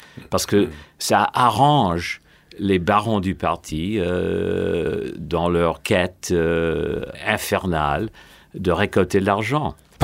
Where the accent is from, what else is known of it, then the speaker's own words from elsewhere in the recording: France; En tant que Français, j'ai voté Mélenchon au premier tour et Hollande au deuxième.